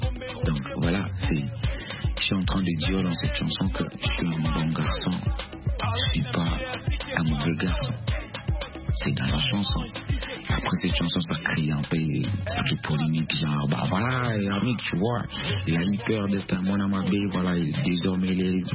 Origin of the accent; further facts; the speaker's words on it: Kitwe, Copperbelt Province, Zambia; born there; first language Luba; French is a second language; Luba. Donc, un Luba du Kasaï. Voilà, je suis un Kasaïen du côté de mon papa. Bien que je suis né en Zambie, à Kitwe, je suis un Congolais parce que mes parents sont des Congolais.